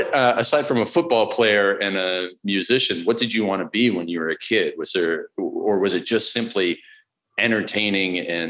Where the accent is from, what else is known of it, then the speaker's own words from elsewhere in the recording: Canada; Well, I still haven't figured it out, but I'm Canadian, so I'm kind of slow.